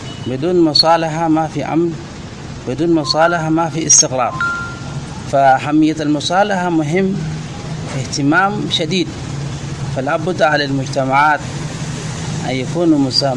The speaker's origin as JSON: {"language": "Arabic", "country": "South Sudan", "said": "أي منطقة أنا مشيت فيها أنا بكون مستقر، أنا جنوبي"}